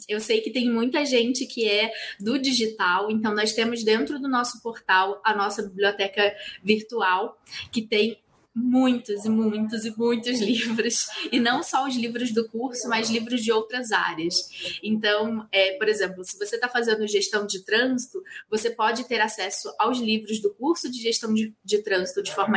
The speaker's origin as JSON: {"language": "Portuguese", "region": "Rio de Janeiro", "country": "Brazil", "accent": "chiado", "said": "eu, com esse sotaque chiado, sou do Rio de Janeiro. E lá no Rio de Janeiro, nós recebemos dois documentos diferentes."}